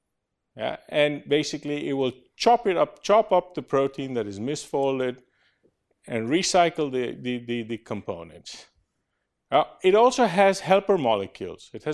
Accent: Netherlands; I come from the Netherlands.

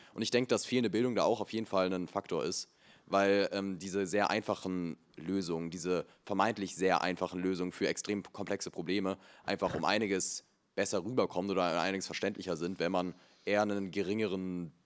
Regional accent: Salem, Baden-Württemberg, Germany; Ich bin auch aus Salem.

